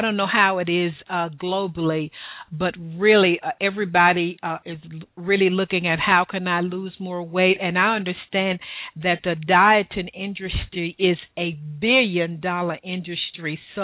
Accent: the South, United States; accent: southern; Between my southern accent and your Australian accent, we're going to have a great time tonight.

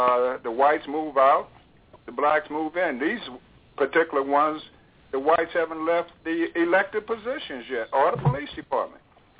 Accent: St. Louis, Missouri, United States; born there; I'm 70 years old. I was born here in St. Louis, 1944.

